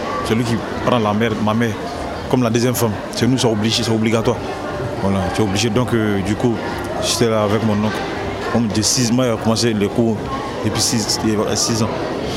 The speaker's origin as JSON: {"language": "French", "country": "Côte d’Ivoire", "moved": "yes", "lives_now": "France", "said": "Je suis migrant, je viens de la Côte d'Ivoire."}